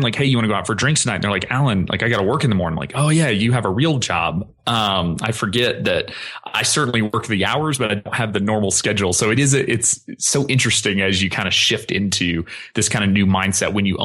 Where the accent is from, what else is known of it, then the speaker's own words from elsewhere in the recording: the South, United States; growing up in the South, very traditional household, having a job was considered safe.